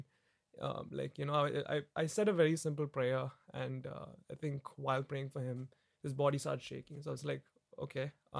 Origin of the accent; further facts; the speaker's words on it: Dubai, United Arab Emirates; because I come from Dubai